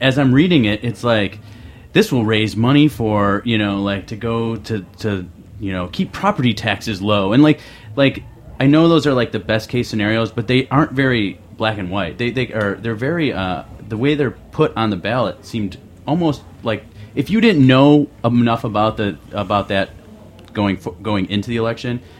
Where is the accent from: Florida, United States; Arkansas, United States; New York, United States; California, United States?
New York, United States; Buffalo; I'm from Buffalo.